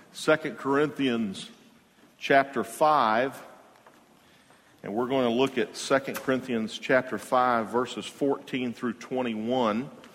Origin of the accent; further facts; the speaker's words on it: Jacksonville, Florida, United States; I was from Jacksonville, and you know, I came here and I was in school and busy, but boy, I really couldn't wait to get back to Jacksonville